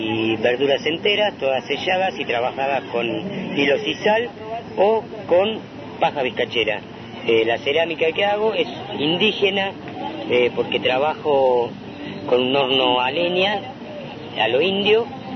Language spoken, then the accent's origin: Spanish; Olavarría, Buenos Aires Province, Argentina; soy artesano de Olavarría, me dedico a la cerámica, a la madera y al vidrio.